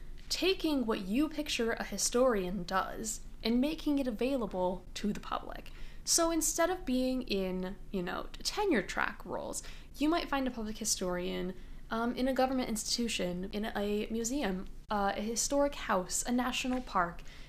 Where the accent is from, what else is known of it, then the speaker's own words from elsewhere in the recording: West Des Moines, Iowa, United States; Hi. I'm originally from West Des Moines, Iowa, which you might guess is a suburb of Des Moines, Iowa.